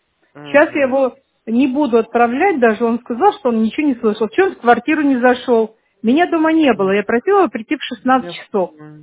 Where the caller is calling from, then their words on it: Pargolovo, Saint Petersburg, Russia; Я с Тихоокеанской из Парголова, дом 1, корпус 2.